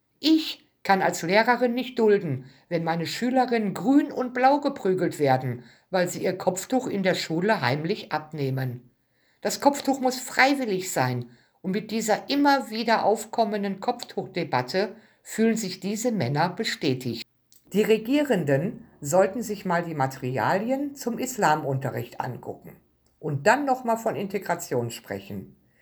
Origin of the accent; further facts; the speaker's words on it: Frankfurt, Hesse, Germany; Ich bin aus Frankfurt und hier häufen sich mittlerweile aber auch Mädchengangs